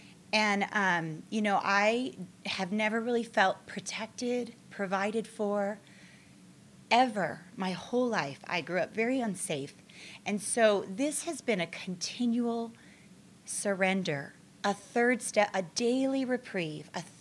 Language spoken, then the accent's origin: English; California, United States; I'm from California, and I am so thrilled to be here.